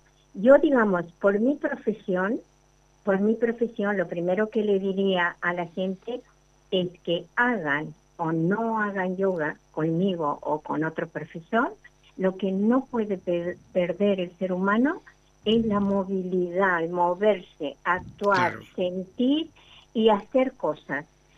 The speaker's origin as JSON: {"language": "Spanish", "country": "Argentina", "said": "yo soy argentina, y los argentinos somos muy familiares. Además, yo personalmente soy de familia grande, tengo 8 hermanos"}